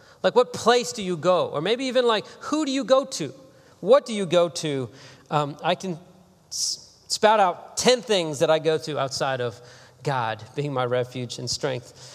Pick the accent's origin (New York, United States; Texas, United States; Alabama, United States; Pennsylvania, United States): Texas, United States; Houston; Like, I came before that from Houston, Texas. We have friends in the Midwest, like, where tornadoes and fires and all kinds of realities come. Like, Harvey crushed Houston, my hometown, just a few years back.